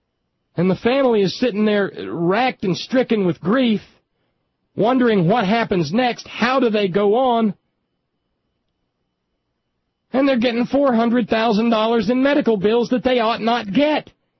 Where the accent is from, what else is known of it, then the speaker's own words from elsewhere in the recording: United States; I am an American. I am a patriotic American.